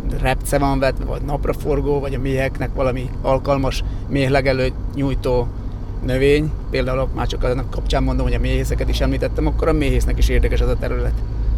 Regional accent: Trnava Region, Slovakia; tehát én igazi archaikus csallóközi ember vagyok, nagyon szeretem ezt a vidéket, el nem mennék semmi pénzért innen

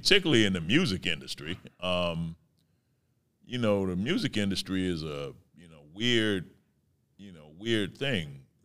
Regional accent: Detroit, Michigan, United States; You know, I mean, I'm from Detroit. Like, we started it all with Motown.

